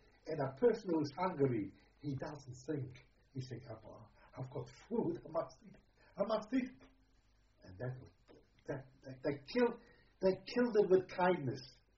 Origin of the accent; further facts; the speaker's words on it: Czechia; No, Czechoslovakia is my home. Not exactly my home, but I come from Czechoslovakia.